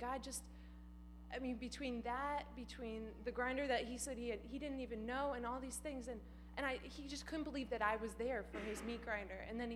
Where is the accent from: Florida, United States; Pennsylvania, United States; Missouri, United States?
Pennsylvania, United States; Philadelphia; We're from Philadelphia, and we were going to this church, and they prayed for us.